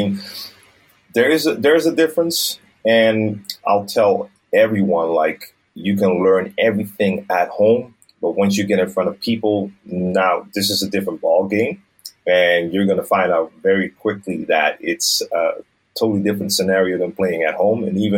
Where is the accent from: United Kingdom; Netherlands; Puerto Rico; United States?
Netherlands; Amsterdam, North Holland; English is a second language; I was born and raised in Amsterdam. So I am Dutch. My mom is Dutch. My dad was from the Dutch Caribbean, an island called Curaçao. And like I said, born and raised here in the center of Amsterdam.